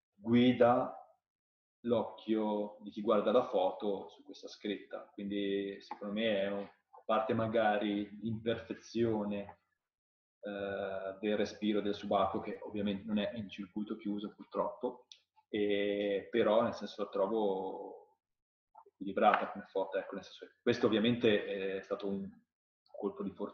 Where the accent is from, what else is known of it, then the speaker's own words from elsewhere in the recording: Genoa, Liguria, Italy; perché da genovese ricordo quando da Voltri si vedeva questo pauroso incendio